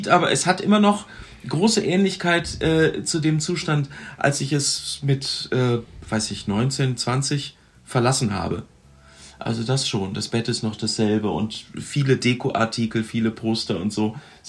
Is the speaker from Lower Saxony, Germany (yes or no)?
yes; Göttingen, Lower Saxony, Germany; now in Berlin, Germany; ich komme hier aus Göttingen. Ich bin hier aufgewachsen und habe fast 20 Jahre hier gelebt und komme auch immer noch wirklich gerne hier zurück.